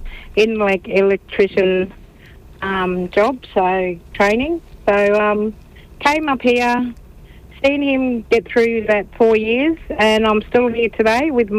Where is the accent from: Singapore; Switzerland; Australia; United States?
Australia; Carnarvon, Western Australia; now in Karratha, Australia; So I'm originally from Carnarvon in Western Australia. I'm a Malgana woman and Yaru.